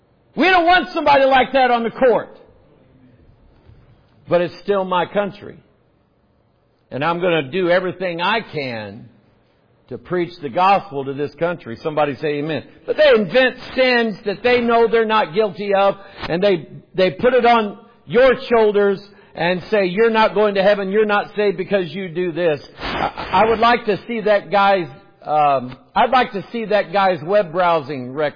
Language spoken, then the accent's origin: English; United States; born there; I was born in America. I didn't ask to be born in America.